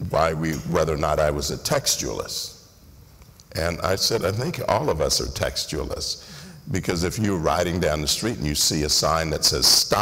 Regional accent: the South, United States; he's from the North, I'm from the South, totally different backgrounds

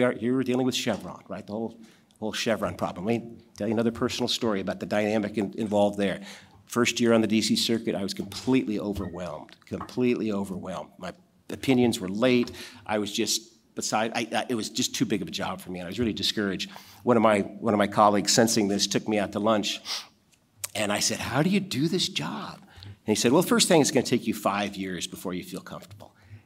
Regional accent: Washington, District of Columbia, United States; I grew up in Washington, the Washington, D.C. area, with the son, went to public schools

